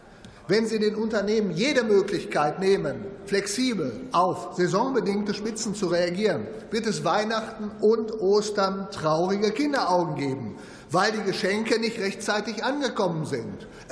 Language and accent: German; Dortmund, North Rhine-Westphalia, Germany; aus meiner Heimatstadt Dortmund